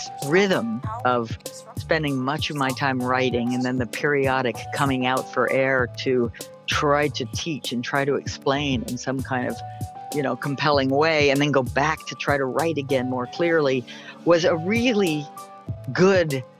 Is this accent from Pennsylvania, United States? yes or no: no; New York City, New York, United States; Well, I grew up in New York City, which sounds glamorous, and it wasn't. It was wonderful.